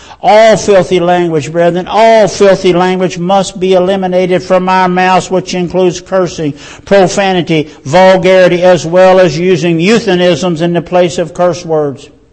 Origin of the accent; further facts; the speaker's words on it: Beaver Dam, Kentucky, United States; also born or lived in McHenry; Now, where I grew up in Ohio County, Beaver Dam and McHenry, it's called cursing, or more precisely, it's called cussing.